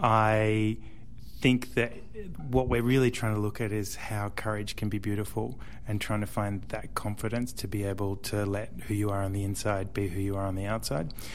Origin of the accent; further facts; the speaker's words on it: Perth, Western Australia, Australia; I'm from Perth, so I'm basically a country person.